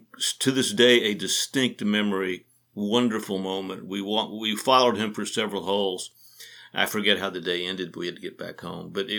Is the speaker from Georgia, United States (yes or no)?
yes; Athens, Georgia, United States; I grew up in Athens, Georgia. We drove over to Augusta one morning.